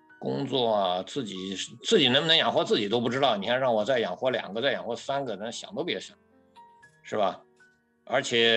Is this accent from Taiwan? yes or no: no; China; 我们小时候在大陆受的各种教育，